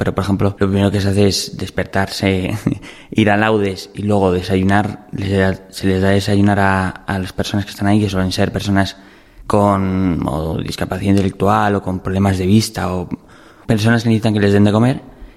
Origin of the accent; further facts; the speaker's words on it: Alcalá de Henares, Community of Madrid, Spain; Pues soy un joven de Alcalá